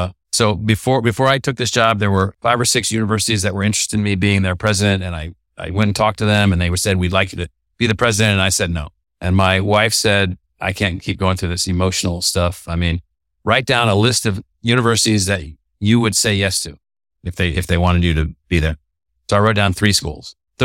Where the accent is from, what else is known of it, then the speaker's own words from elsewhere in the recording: California, United States; born there; Like I was born in California. We lived in California several times.